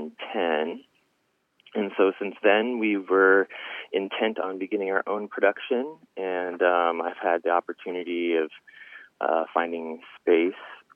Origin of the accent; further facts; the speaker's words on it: Fairbanks, Alaska, United States; I'm all over the place. You know, my folks ended up in South Texas, but home is Fairbanks.